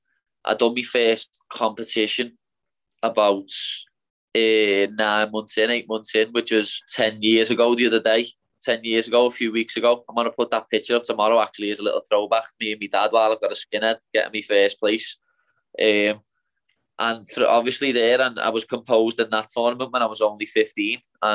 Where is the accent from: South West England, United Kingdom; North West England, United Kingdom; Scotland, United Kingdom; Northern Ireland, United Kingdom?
North West England, United Kingdom; Liverpool; I've fought in my hometown in front of 10,000 people in the packed out Echo Arena.